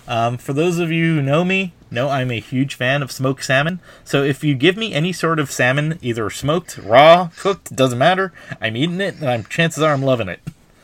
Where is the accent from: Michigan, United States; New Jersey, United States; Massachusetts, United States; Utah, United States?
New Jersey, United States; I'm from Jersey.